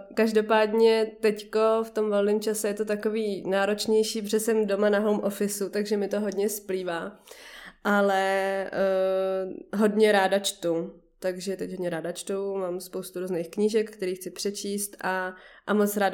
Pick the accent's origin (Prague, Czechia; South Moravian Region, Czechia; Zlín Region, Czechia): Prague, Czechia; Taky mi 27, vyrůstala jsem tady na sídlišti v Bohnicích, chodila jsem s rodinou tady do Kobylis, do farnosti.